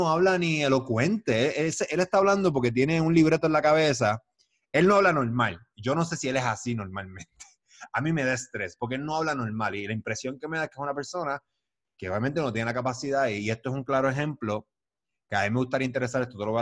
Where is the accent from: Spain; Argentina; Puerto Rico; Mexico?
Puerto Rico; es una mirada de que nosotros como puertorriqueños estamos corrompidos.